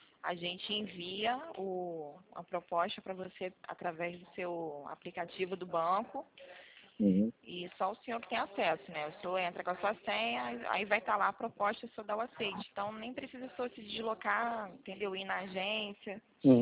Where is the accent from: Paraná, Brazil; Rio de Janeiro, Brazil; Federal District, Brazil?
Rio de Janeiro, Brazil; Sou daqui do Rio, centro do Rio.